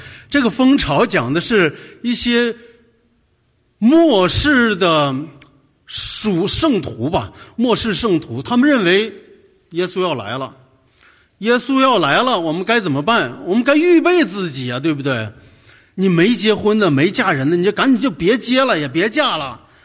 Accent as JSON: {"language": "Chinese", "country": "China", "said": "对于我们从大陆出来的，或者你从台湾出来，我觉得你一点不应该陌生啊"}